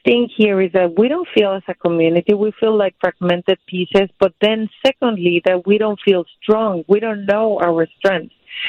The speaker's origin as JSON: {"language": "English", "town": "Miami", "region": "Florida", "country": "United States", "said": "I'm Cuban from Miami, different than Cuban from Chicago, if you want, or Mexican or Venezuela."}